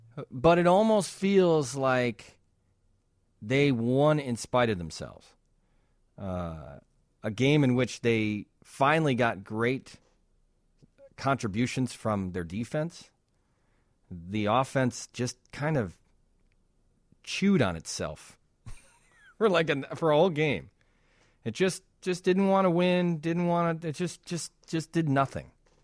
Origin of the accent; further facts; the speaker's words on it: Chicago, Illinois, United States; I'm a Chicagoan, and I like the Bears